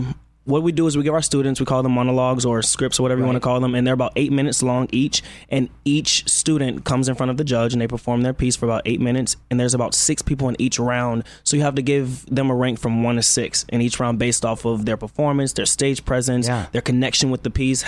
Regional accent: Chicago, Illinois, United States; Chicago in the building, man.

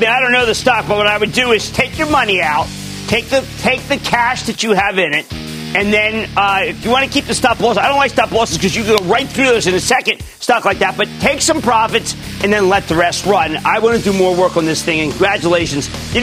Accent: New Jersey, United States; I'm from Clean Jersey.

